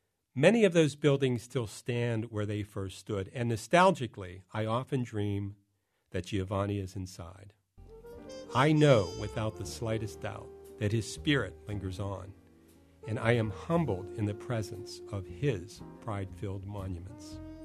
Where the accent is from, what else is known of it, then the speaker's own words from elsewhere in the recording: Pittsburgh, Pennsylvania, United States; I grew up in Pittsburgh, where three rivers merge together.